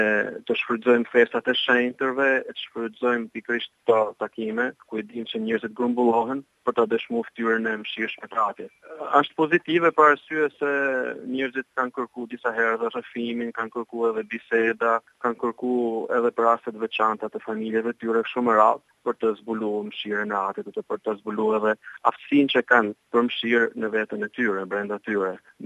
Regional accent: Lezhë County, Albania; Un kam shkuar në zonat e mia, edhe në fshatin tim, po edhe ana e Selitës është zona ime në Mirditë

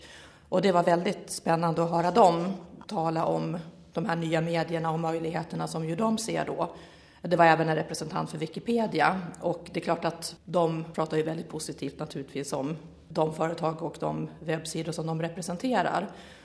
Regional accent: Sweden; det är klart att som svensk så är det naturligtvis så att det är kollegorna i de nordiska länderna

